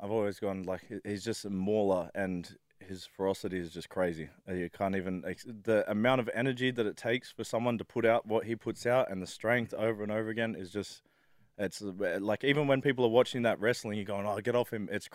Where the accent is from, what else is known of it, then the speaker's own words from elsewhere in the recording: Australia; And I think that's why Australia's getting behind it as well. We're that Aussie battler, we're fighters